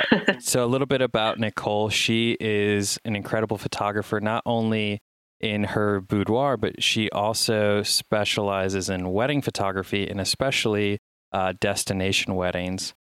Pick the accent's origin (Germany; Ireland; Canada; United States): United States; forgive my ignorance because I'm American